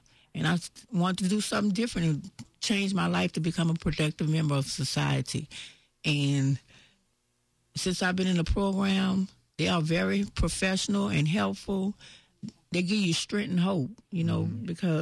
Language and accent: English; New Orleans, Louisiana, United States; I'm from New Orleans, and I've been here.